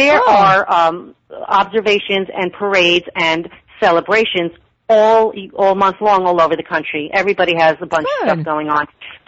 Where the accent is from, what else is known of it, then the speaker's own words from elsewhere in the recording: New York, United States; now in Los Angeles, United States; I love that it all started in California, even though I'm a New Yorker.